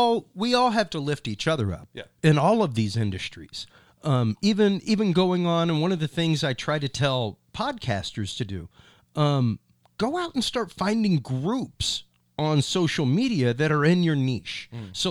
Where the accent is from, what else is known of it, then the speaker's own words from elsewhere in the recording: Houston, Texas, United States; Houston originally.